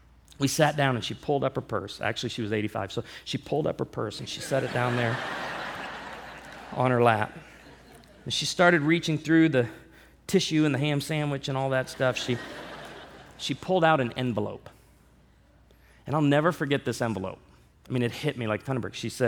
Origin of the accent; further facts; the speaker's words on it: Midwest, United States; because I grew up in the Midwest, okay, in a conservative Baptist church